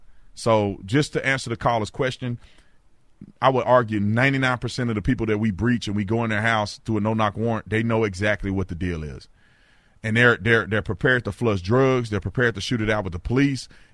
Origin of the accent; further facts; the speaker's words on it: Fort Worth, Texas, United States; I grew up in Fort Worth, so I know where Palestine